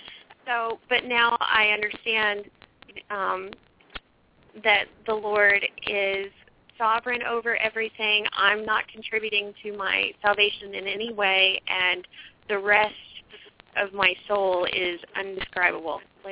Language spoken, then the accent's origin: English; Arkansas, United States; now in New York, United States; born and raised in Arkansas. I skipped around the country a bit after college. And now I live in New York with my husband, Paul.